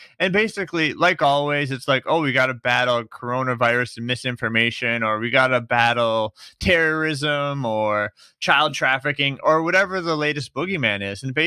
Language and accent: English; United States; No, Josh, I'm from America, so I've never seen that.